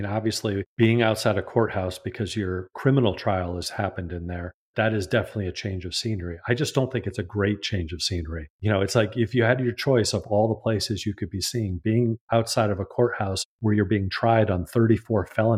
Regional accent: New York, United States; And as a New Yorker, I was actually thinking, oh, wouldn't that be interesting if you were called for jury duty

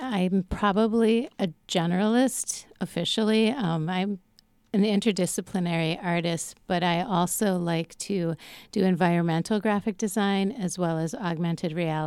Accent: Stevens Point, Wisconsin, United States; also born or lived in Green Bay; now in Madison, United States; Stevens Point, Wisconsin.

